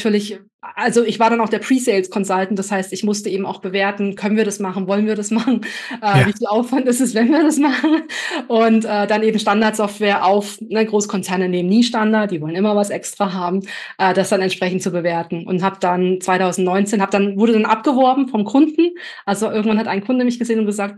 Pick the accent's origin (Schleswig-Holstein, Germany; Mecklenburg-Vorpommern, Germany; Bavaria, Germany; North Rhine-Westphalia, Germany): Mecklenburg-Vorpommern, Germany; Anklam; now in Frankfurt, Germany; Ich komme tatsächlich von der Küstenregion. Ich bin Anklam geworden. Also auf der anderen Seite